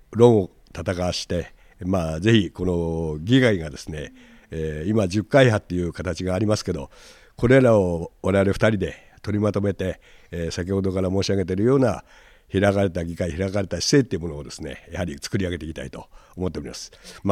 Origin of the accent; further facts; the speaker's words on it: Oba, Kanagawa, Japan; 塚本副議長も私も湘南大場の出身でございまして、